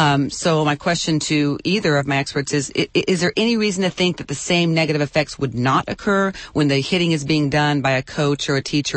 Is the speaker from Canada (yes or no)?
no; Tacoma, Washington, United States; Because I know, I mean, I'm from Tacoma, Seattle area, and it's just so different up there.